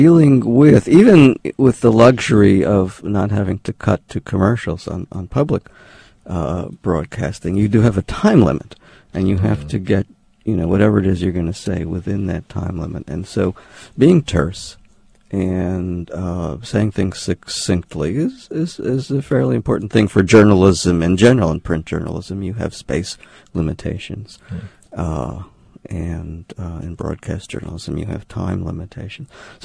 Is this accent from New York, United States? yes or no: yes; New York City, New York, United States; I grew up in New York City, and I suppose it's because New Yorkers tend to not pronounce R's a lot of the time in certain kinds of situations.